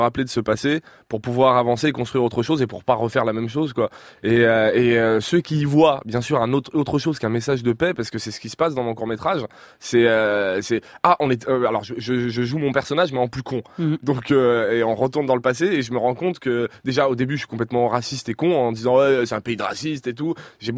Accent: Lyon, Auvergne-Rhône-Alpes, France; Je suis de Lyon en plus, donc c'est peut-être à Paris peut-être, mais à Lyon, non, pas du tout.

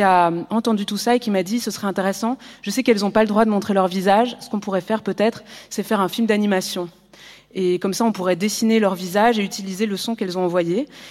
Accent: Belgium; la grosse belge, je suis belge

